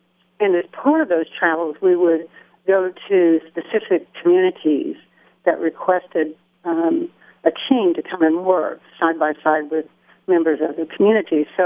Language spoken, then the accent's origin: English; Little Rock, Arkansas, United States; So, well, originally I came from Little Rock, Arkansas, and I grew up in a family that was very musical, both of my parents being musicians.